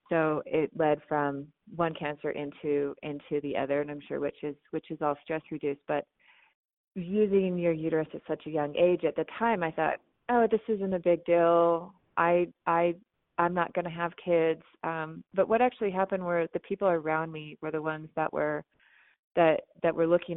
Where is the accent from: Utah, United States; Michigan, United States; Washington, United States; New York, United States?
Utah, United States; especially here in Utah, where I was raised in the Mormon faith.